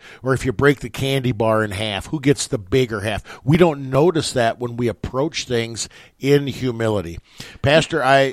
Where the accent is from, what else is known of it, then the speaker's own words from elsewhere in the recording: West Point, United States; who was my pastor for the bulk of my life growing up in West Point